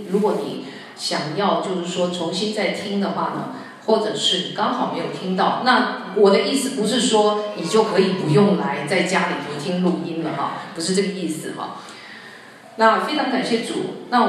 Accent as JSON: {"language": "Chinese", "country": "Taiwan", "said": "因为我自己本身从台湾来的。"}